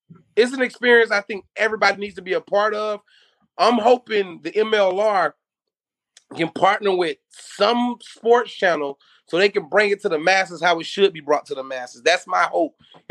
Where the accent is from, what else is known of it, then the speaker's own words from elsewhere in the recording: the South, United States; But I'm from the South, man, right now, and I gotta support Atlanta